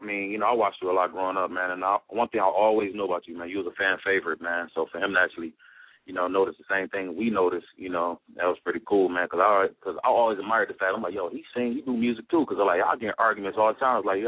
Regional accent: Detroit, Michigan, United States; I'm from Detroit, man.

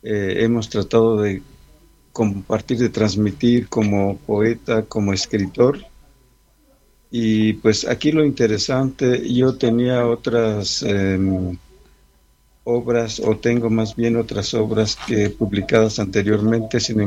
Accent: Mexico; first language maz; Spanish is a second language; mi lengua materna, que es la lengua mazahua. Esta es una lengua que se habla en el Estado de México y parte del Estado de Michoacán.

